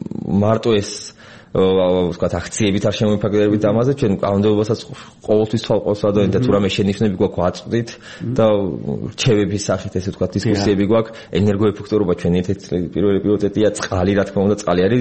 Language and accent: Georgian; Tbilisi, Georgia; born there; თბილისი ჩემია, აქ დაბადებული ვარ